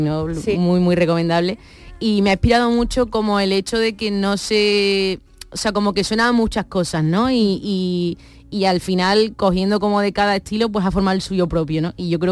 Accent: Jerez, Andalusia, Spain; O sea, yo soy de Jerez y por supuesto el flamenco me flipa, me encanta.

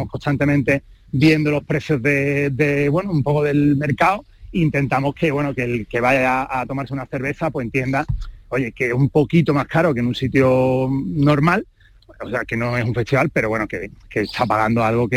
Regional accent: Málaga, Andalusia, Spain; nosotros al final, como malagueños

